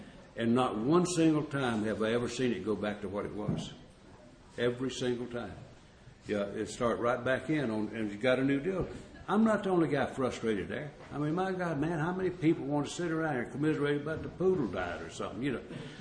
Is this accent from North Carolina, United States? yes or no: yes; Southern Pines, North Carolina, United States; from Southern Pine, North Carolina.